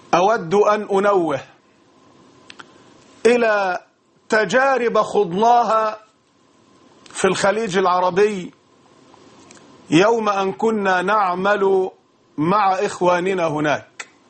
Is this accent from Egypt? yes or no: yes; Egypt; ونسمع من حين لآخر والكفاءات المهنية الطبية عندنا في مصر على أعلى المستويات.